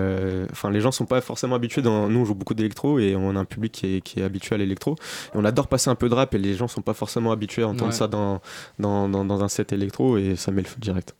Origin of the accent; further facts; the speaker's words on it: Lyon, Auvergne-Rhône-Alpes, France; on a organisé une fête à Paname en tant que Lyonnais